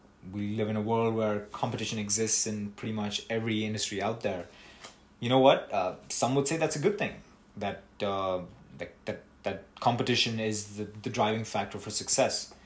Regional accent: Kolkata, West Bengal, India; Now, I'm from Kolkata, and seeing a beggar wasn't uncommon in India.

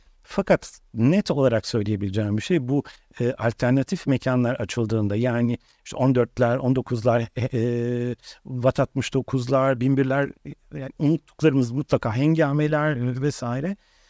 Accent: Beyoğlu, Istanbul, Turkey; Medya çünkü Beyoğlu çok tehlikeli bir yer olarak bütün Türkiye'ye lanse ediyor. Ben şu çocukluğumu orada geçirdim. Ve 13 yaşından itibaren yavaş yavaş gece yaşantım artmaya başladı.

